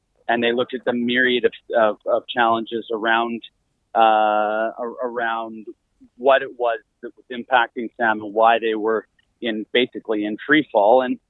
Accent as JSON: {"language": "English", "region": "British Columbia", "country": "Canada", "said": "Who are we as British Columbians? What does it mean to be a British Columbian?"}